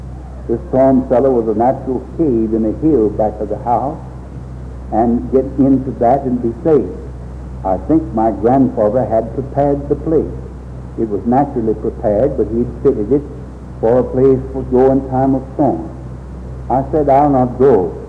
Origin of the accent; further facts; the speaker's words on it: Florence, Alabama, United States; also born or lived in Giles County, Tennessee; I was born down here in Giles County, right on the line of Giles and Lawrence County, not much more than 80 miles from where we're now living, Sandy. But when I was about 8 years old, my father sold that place and moved away into Alabama, over into Florence, Alabama.